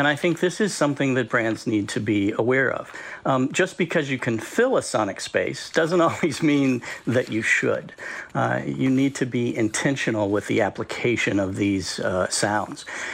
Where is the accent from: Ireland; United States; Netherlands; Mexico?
United States; West Virginia; I grew up in West Virginia in a coal mining town.